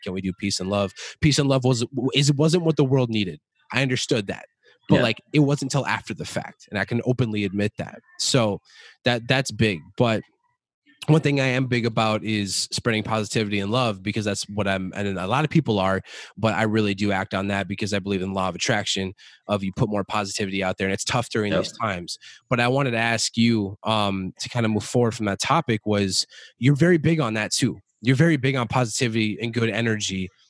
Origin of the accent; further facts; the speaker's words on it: Minneapolis, Minnesota, United States; I used to be homeless growing up in North Minneapolis, man, like in a box type shit with my mom.